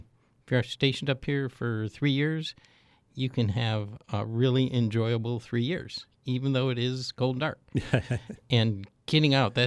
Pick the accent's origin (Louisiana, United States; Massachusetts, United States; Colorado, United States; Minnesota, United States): Minnesota, United States; Yes. I grew up in Minnesota, and ice fishing's a big deal.